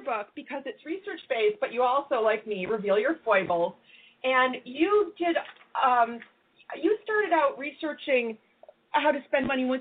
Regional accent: Midwest, United States; But I'm from the Midwest, I was raised to be frugal

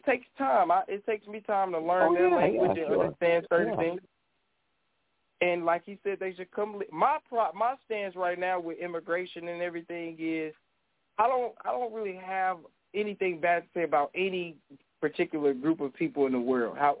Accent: St. Louis, Missouri, United States; And where I'm from North St. Louis. So North St. Louis, black.

